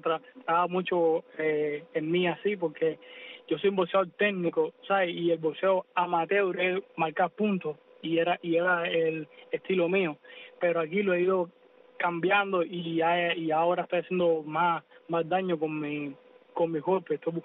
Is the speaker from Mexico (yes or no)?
no; Cuba; now in United States; cuando yo me fui de Cuba pensaron que mi carrera estaba terminada y realmente vine aquí y desde que llegué a Estados Unidos